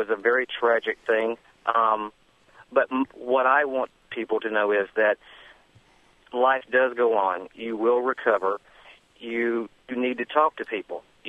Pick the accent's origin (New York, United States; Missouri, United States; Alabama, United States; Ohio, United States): Alabama, United States; Being the son of a pastor growing up in Alabama, it was quite shocking to our family.